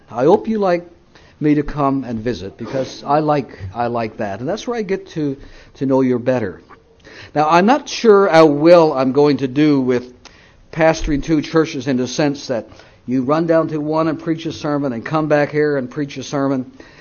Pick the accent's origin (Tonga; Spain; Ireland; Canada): Canada; now in United States; Well, we've lived in the United States for 26 years. We came from Canada. We are not citizens of the United States.